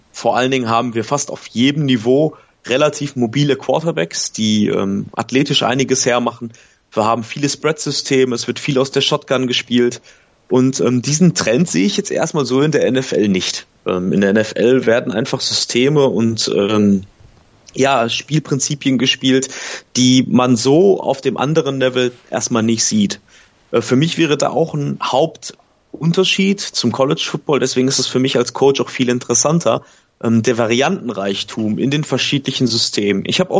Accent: North Rhine-Westphalia, Germany; Ja, hier ist es tatsächlich so, dass ich komme aus dem Ruhrgebiet

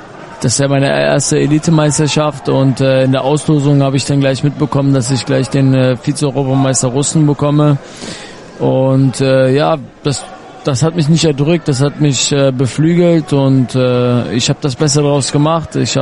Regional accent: Berlin, Germany; Ich komme aus Berlin.

